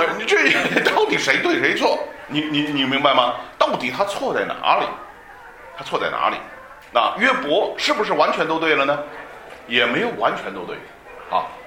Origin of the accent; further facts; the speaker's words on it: China; 我也是中国人，所以我也懂得这个道理啊。